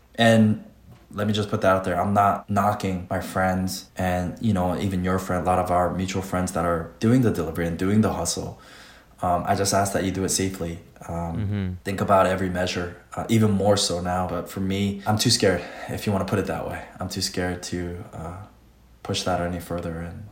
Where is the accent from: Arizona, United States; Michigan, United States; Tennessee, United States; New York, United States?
New York, United States; So I'm from New York, and we have that whole, to our detriment almost, that hustle, no matter what, push through that New York.